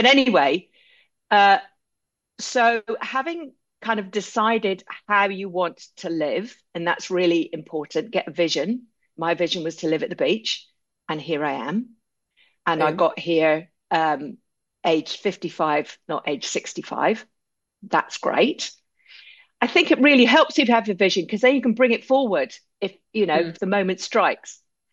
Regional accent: United Kingdom; now in New Zealand; both of us being expat British, That's not the arrangement in the UK.

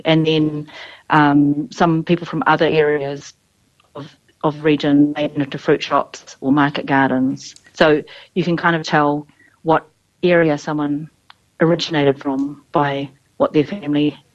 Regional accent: Wellington, New Zealand; now in Auckland, New Zealand; I'm a fourth generation Chinese New Zealander. I grew up in Wellington and now I live in Auckland.

